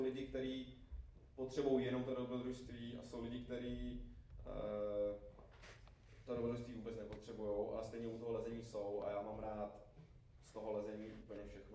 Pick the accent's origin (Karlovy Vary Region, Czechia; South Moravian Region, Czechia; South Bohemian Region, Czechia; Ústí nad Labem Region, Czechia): Ústí nad Labem Region, Czechia; Ústí nad Labem; já se pocházím z Ústí nad Labem, kde žiju